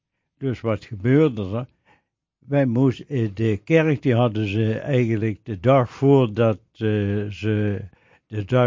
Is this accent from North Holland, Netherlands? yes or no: no; Baarlo, Limburg, Netherlands; Nou, ik ben geboren in Baarlo. Dat ligt heel dicht bij Venlo in Limburg. En daar ben ik 36 jaar ben ik daar opgegroeid. Van alles gedaan. En eigenlijk in 73 januari ben ik naar Noordwijk verkast.